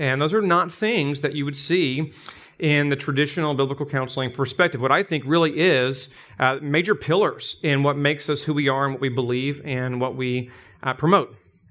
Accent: Tennessee, United States; now in Kansas City, United States; my hometown's an hour from here, so we're West Tennesseans and live in Kansas City, Missouri now.

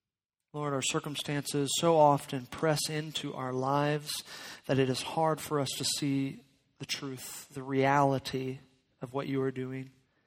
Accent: Florida, United States; Pastor Tony mentioned I'm from Florida. Really long winters are still hard for me.

